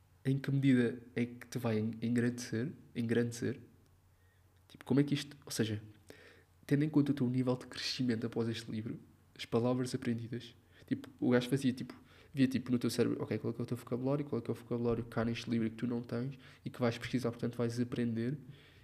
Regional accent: Portugal; E para mim, então, que sou português, tipo, vocabulário novo, tipo, tudo.

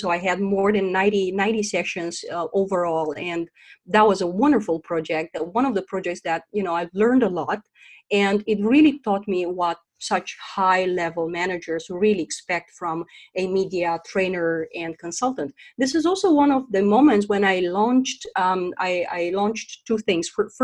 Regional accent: Romania; In fact, I come from Romania.

